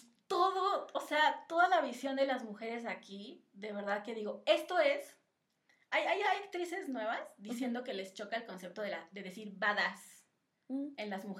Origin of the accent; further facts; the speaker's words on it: Mexico; los que crecimos aquí en México